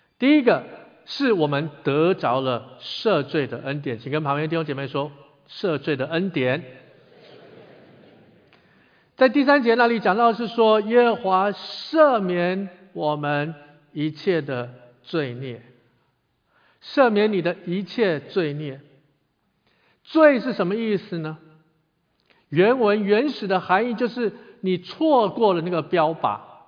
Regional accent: China

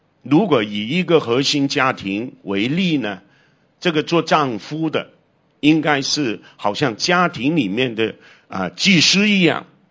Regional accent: China; 我们中国人翻译这个 country 或者是 nation， 用国家或者是家国。

